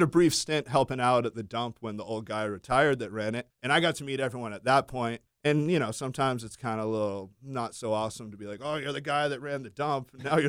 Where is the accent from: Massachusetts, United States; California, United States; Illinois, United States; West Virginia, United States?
Massachusetts, United States; Dennisport; Oh, yeah. I grew up in Dennisport.